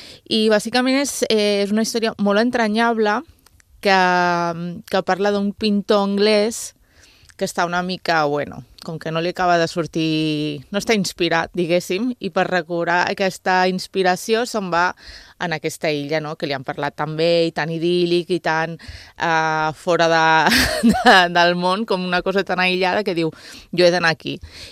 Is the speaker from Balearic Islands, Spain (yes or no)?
yes; Ibiza, Balearic Islands, Spain; em sent molt identificada com a persona eivissenca.